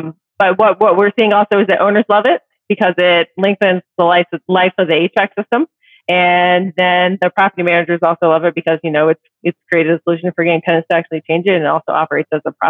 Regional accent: Raleigh, North Carolina, United States; So I grew up in Raleigh. I've been in Raleigh for over 30 years. Wasn't born here, but I moved here when I was 5, so I consider myself a native.

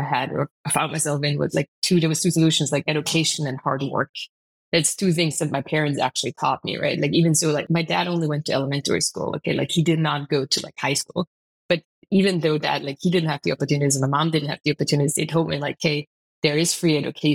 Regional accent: Austria; English is a second language; In countryside, Austria.

